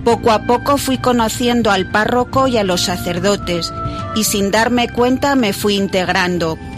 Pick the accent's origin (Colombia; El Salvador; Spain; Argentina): Spain; Madrid, Community of Madrid; moved away as an adult; now in Burgos, Spain; Cuando llegué a Burgos de Madrid, cuando me casé, fui un domingo a misa y me encontré una parroquia muy viva.